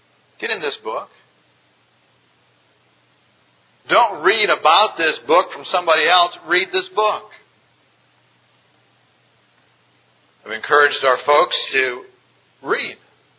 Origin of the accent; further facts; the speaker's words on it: the South, United States; I had never had that happen in the South. I grew up in the South, and there everybody's a believer.